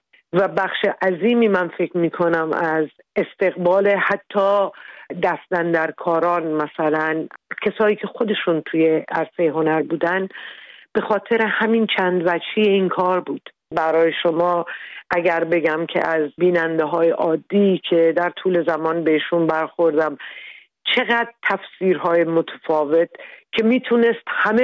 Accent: Iran; moved away as an adult; به خاطر انجام پروسه پزشکی فرزندم هم باید برای مدت از ایران بیرون می آمدیم

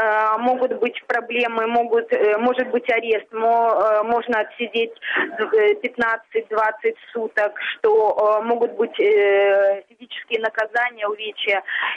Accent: Ukraine; даже мы, девушки из Украины, мы готовы приезжать в Минск

